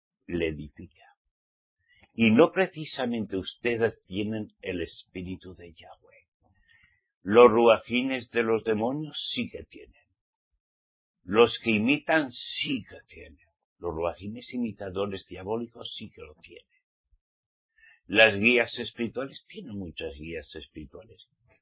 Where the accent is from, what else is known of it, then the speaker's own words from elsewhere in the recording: Spain; Y como soy español, me enseñaron en la Iglesia Católica Apostólica de Roma.